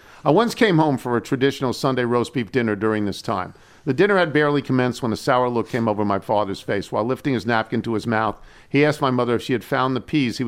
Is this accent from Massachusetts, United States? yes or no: yes; Boston, Massachusetts, United States; accent: Boston; these 60 years, I've been told by non-Bostonians that I have a thick Boston accent.